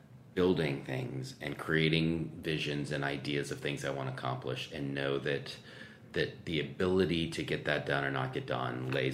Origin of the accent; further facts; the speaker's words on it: Dallas, Texas, United States; So I'm from Dallas, Texas. I grew up in Preston Hollow.